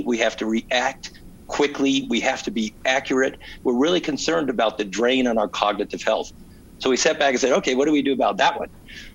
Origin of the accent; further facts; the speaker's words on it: Indianapolis, Indiana, United States; also born or lived in Virginia; now in Bloomington, United States; I had a hunch because I'm a Hoosier. I grew up in Indianapolis. I went to IU Law School.